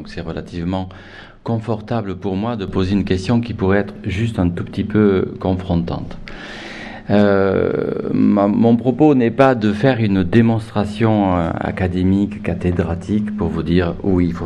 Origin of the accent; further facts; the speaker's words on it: Bordeaux, Nouvelle-Aquitaine, France; c'est près de Bordeaux, et je viens de Bordeaux.